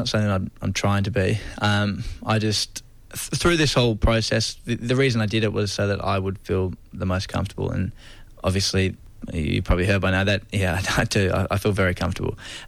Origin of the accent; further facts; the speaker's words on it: Hobart, Tasmania, Australia; back in my home town in Hobart, with South Hobart